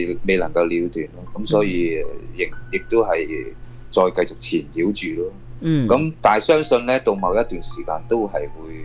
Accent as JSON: {"language": "Cantonese", "region": "Guangdong", "country": "China", "said": "我唔知道我哋广东人咧，尤其是咧就好兴就拜到满天神佛嘅"}